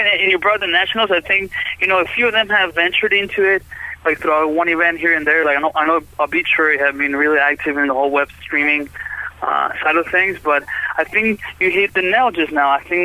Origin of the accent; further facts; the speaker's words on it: Bogotá, Colombia; You know, where I grew up in Bogota is very similar to Seattle as far as the weather.